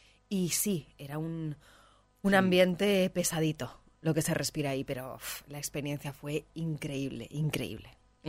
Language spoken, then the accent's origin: Spanish; Spain; Soy española.